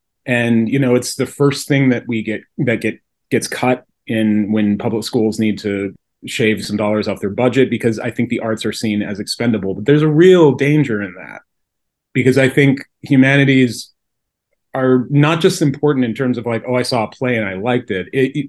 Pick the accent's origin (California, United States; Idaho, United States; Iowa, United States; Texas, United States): Idaho, United States; Moscow; moved away as an adult; also born or lived in Sun Valley; I didn't grow up in Sun Valley, I grew up in Moscow, but it's mm-hmm. like the smell or the air or something